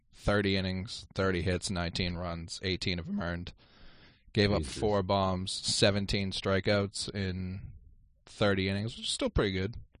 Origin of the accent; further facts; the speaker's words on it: New England, United States; Growing up in New England, you heard that name a lot.